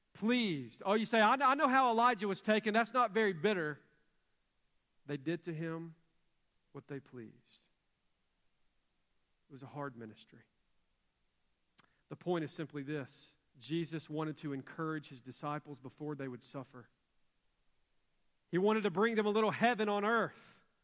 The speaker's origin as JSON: {"language": "English", "town": "Douglasville", "region": "Georgia", "country": "United States", "said": "You know, I'm from Douglasville. We see snow once every few years, and it's usually not that bad."}